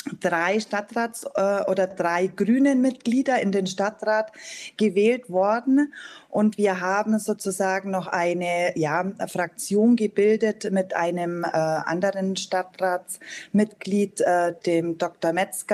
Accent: Füssen, Bavaria, Germany; born there; Ich bin gebürtige Füssnerin und bin Lehrerin an der Mittelschule in Füssen

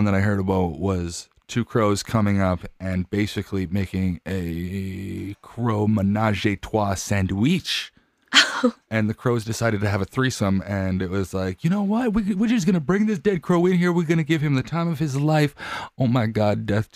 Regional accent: Canada; I'm a Canadian, so I don't really know too much about American politics

